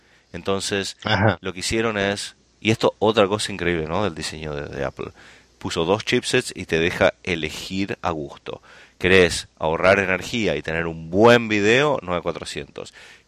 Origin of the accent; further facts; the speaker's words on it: Argentina; Que conocemos y que podemos ser argentinos, que somos argentinos